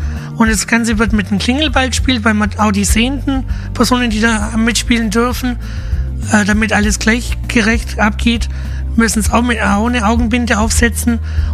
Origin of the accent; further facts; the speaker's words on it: Lindenberg im Allgäu, Bavaria, Germany; Da bin ich mit meiner Mutter in Lindenberg im Allgäu, wo ich aufgewachsen bin